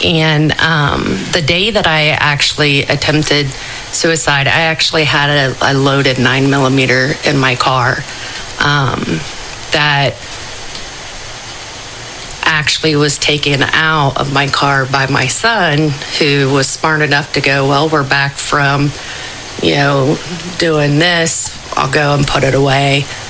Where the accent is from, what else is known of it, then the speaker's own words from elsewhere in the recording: Ohio, United States; I'm from Dark County.